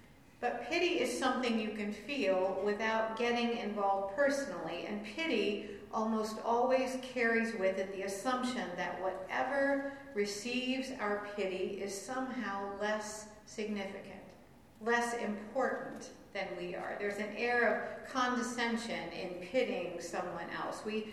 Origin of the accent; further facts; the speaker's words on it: Michigan, United States; I grew up in Michigan around the Great Lakes.